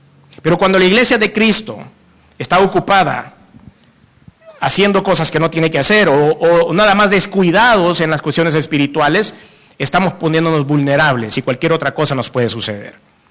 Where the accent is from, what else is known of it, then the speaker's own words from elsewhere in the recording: El Salvador; Como los salvadoreños estamos en todos lados.